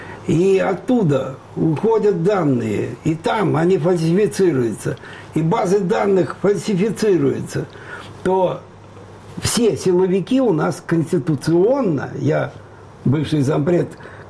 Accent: Russia; Ведь вы понимаете, я россиянин.

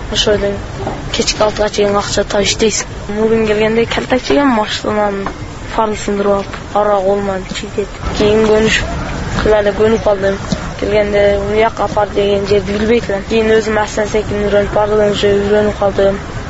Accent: Butalyk, Osh Region, Kyrgyzstan; Алайдан келдим Буталык айылынан.

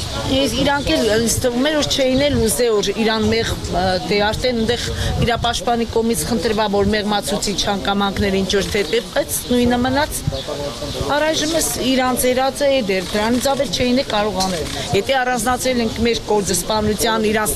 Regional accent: Gyumri, Shirak, Armenia; Գյումրիի բնակիչ եմ, ի՞նչն է գյումրեցի եմ ես

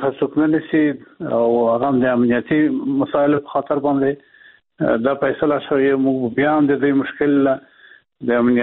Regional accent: Afghanistan; موږ د افغانستان خلک یو او د افغانستان نه جزا نه یو

